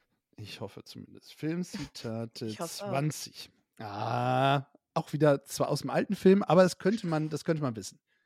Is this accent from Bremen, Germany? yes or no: yes; Bremen, Germany; born there; Ich bin im Bundesstaat, hätte ich fast gesagt, im Bundesland Bremen zur Welt gekommen